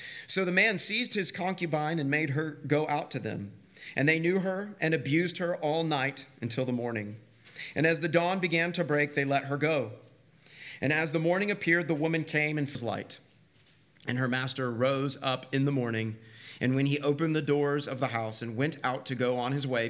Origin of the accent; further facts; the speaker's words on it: Kansas, United States; As a lot of you know, I am originally from Kansas. I was born and raised in the middle of America